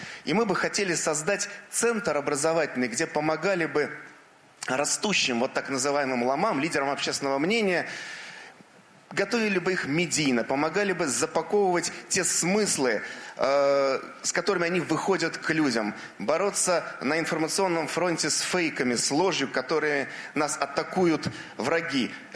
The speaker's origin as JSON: {"language": "Russian", "region": "Saint Petersburg", "country": "Russia", "tie": "born or raised there", "said": "я коренной ленинградец"}